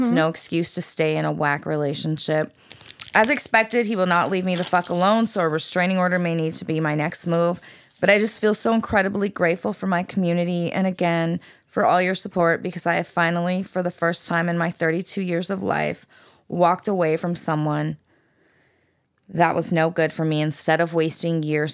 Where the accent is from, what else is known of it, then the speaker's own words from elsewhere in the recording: San Diego, California, United States; I'm from San Diego.